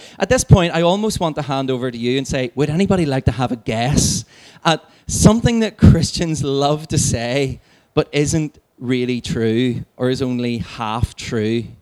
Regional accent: Belfast, Northern Ireland, United Kingdom; And I'm from East Belfast.

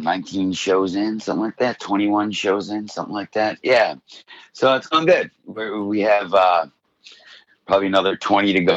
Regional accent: West Seneca, New York, United States; also born or lived in Buffalo; Yeah, I was born in South Buffalo and grew up in West Seneca and moved to the Elmwood area.

